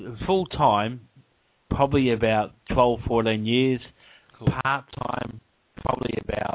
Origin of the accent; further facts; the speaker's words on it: Australia; Look, I'm an Australian. I'm a stirrer.